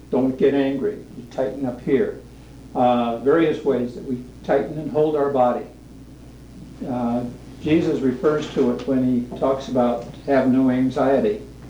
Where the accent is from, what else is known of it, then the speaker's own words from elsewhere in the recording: Portland, Oregon, United States; from Portland, Oregon, and I work as a counselor.